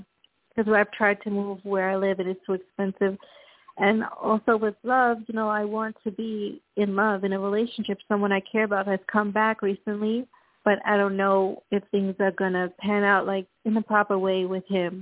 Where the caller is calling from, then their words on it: Long Island, New York, United States; It's from New York. I'm calling from Long Island, New York.